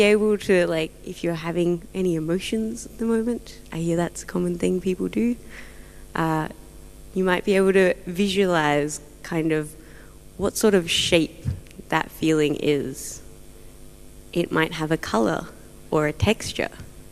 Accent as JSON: {"language": "English", "country": "Australia", "said": "because I'm Australian and apparently we're very good at speaking fast."}